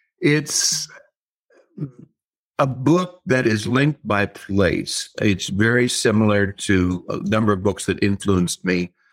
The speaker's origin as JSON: {"language": "English", "town": "Glendale", "region": "California", "country": "United States", "tie": "born or raised there", "said": "I grew up in a place called Glendale, California, South Glendale. But where I actually grew up was a barrio called Toonerville."}